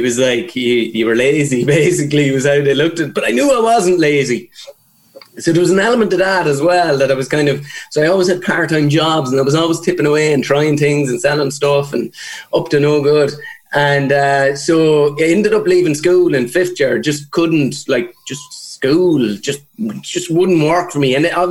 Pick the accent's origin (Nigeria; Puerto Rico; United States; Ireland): Ireland; Limerick, Munster; I was born in a stable. I'm from Limerick. Yeah, I'm from like Carrick and Lish out the road here. That was all good place to grow up.